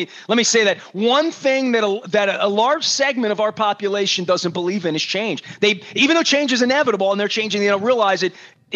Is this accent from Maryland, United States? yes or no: yes; Dundalk, Maryland, United States; I grew up with that in Dundalk.